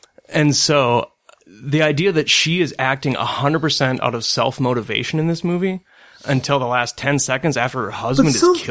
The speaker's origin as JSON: {"language": "English", "country": "Sweden", "said": "I am flawed. I come from Sweden."}